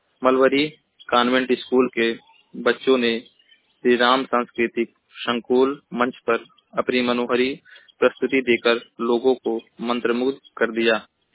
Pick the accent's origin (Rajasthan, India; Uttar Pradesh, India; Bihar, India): Uttar Pradesh, India; Maharajganj; मैं जिला महाराजगंज का निवासी हूँ।